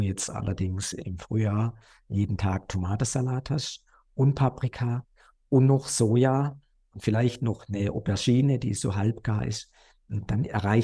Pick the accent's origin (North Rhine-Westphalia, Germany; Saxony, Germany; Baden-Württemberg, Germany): Baden-Württemberg, Germany; Gutach; Dann gibt es noch eine kleine Praxis im Schwarzwald, in Gutach, da wo ich aufgewachsen bin, da wo meine Mama noch lebt